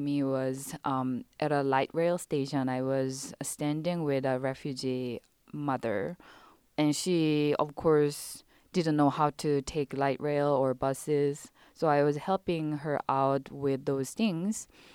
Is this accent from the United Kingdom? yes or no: no; South Korea; English is a second language; When my hometown started having immigrant workers in 1990s, I was a young child at the time, and then I noticed that people were afraid or just a little bit, you know, cautious about interacting with those people who have different skin color and they don't speak Korean, obviously.